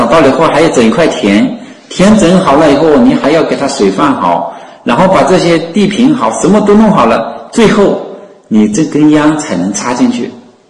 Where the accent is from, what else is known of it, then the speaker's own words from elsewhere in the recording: China; 我们中国人死了叫归天，死也不叫死，生也叫归，后来说鬼者归也，我们中国人说哎呦，人死了就是鬼了